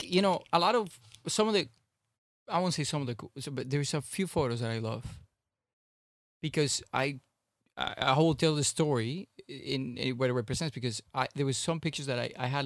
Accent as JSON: {"language": "English", "town": "Miami", "region": "Florida", "country": "United States", "tie": "born or raised there", "said": "In fact, I grew up in Miami, which is the sun is the harshest sun you're going to encounter."}